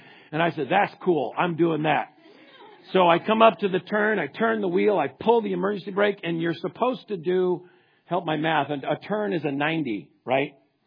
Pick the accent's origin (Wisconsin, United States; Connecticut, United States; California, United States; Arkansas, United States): Connecticut, United States; and I grew up in Connecticut.